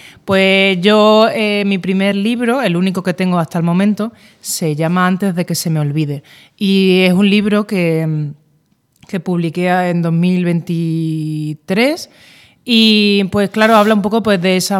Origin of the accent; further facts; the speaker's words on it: Málaga, Andalusia, Spain; now in Madrid, Spain; yo soy una chica muy normalita, que vengo de Málaga, llevo 3 años más o menos en Madrid.